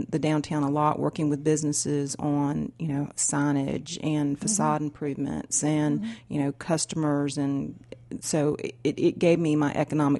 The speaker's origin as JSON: {"language": "English", "town": "New Bern", "region": "North Carolina", "country": "United States", "tie": "born or raised there", "lives_now": "Carrboro, United States", "said": "I am from New Bern, North Carolina. I'm a native New Bernian, and my last position was with the city of New Bern."}